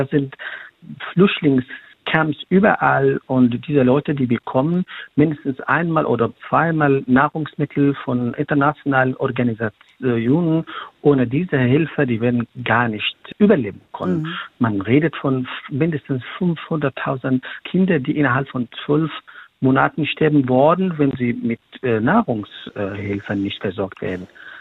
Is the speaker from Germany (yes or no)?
no; Taiz, Taiz Governorate, Yemen; Ich komme aus Taiz. Das ist eine Stadt mit 3,5 Millionen Menschen, die nur von 2 Krankenhäusern die ganze Zeit versorgt werden müssen.